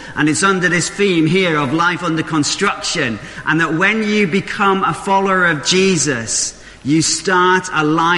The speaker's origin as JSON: {"language": "English", "town": "Knaresborough", "region": "Yorkshire and the Humber", "country": "United Kingdom", "tie": "born or raised there", "said": "So I grew up in Knaresborough, and we lived at the end of our street was this old derelict house."}